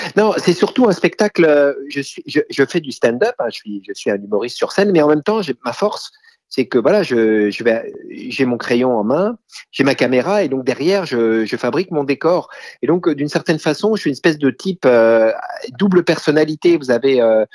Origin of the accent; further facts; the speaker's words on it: Normandy, France; Moi, vous savez, je suis normand